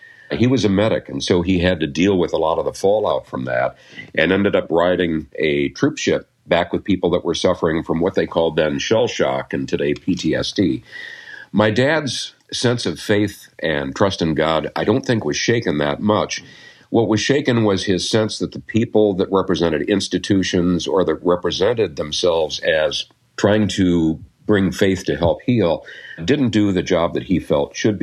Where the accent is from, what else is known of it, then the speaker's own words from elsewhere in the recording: Wisconsin, United States; now in Seattle, United States; I grew up in Wisconsin, more or less, so there aren't many hills or mountains there, unlike Utah and like Washington State.